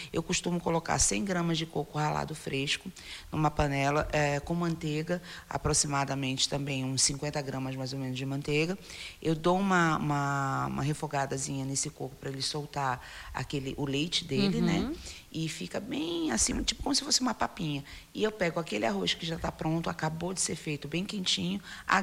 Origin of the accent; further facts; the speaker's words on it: Rio de Janeiro, Brazil; also born or lived in São Paulo; Eu sou uma carioca falsificada, né? Porque eu nasci em São Paulo, mas me criei no Rio de Janeiro.